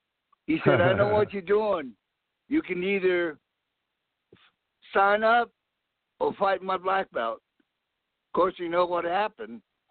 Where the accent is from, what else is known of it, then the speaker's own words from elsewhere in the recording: Hawaii, United States; Well, I was I grew up in Hawaii, and I started I took a couple of Kempo lessons in Hawaii.